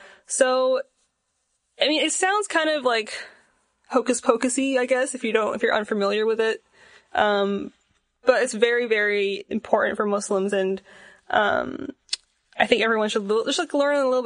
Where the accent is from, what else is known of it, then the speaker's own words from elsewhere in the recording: Syria; I'm from Syria